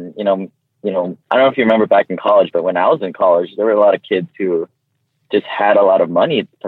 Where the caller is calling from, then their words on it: Honolulu, Hawaii, United States; The Honolulu.